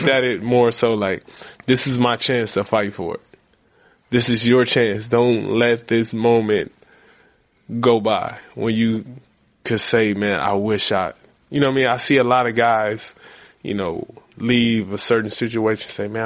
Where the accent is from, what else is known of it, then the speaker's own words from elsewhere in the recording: Compton, California, United States; I'm going to just go to Compton High. I'm from Compton. It's walking distance from my home.